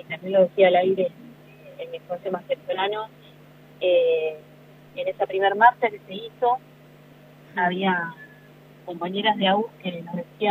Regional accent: Cipolletti, Río Negro, Argentina; si bien estoy hoy trabajando en la provincia de la ciudad, yo soy nacida y criada en Cipolletti, una ciudad con muchísimos feminicidios.

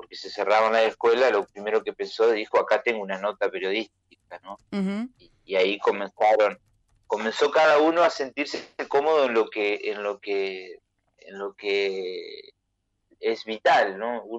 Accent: Entre Ríos, Argentina; para mí yo vengo como de Entre Ríos, ¿no?

